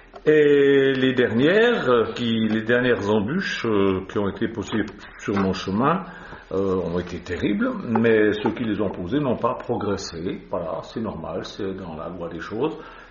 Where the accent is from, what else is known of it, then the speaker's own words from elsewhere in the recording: Switzerland; En fait, je suis suisse, mais mes ancêtres étaient français de Grenoble.